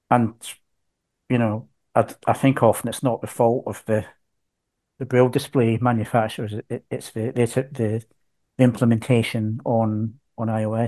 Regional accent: Scotland, United Kingdom; accent: Scottish; it's pretty accurate even for my Scottish accent.

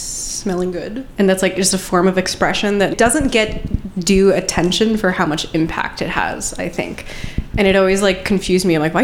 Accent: New York, United States; I grew up on Long Island. I would go camping in Montauk every summer.

